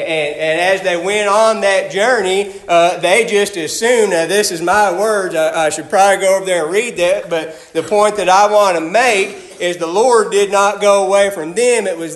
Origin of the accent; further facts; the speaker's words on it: California, United States; born there; I was born in California. I was sharing with the brother a little bit this morning. You'll hear me say, well, I grew up out there. I didn't. I'd done most of my growing up here.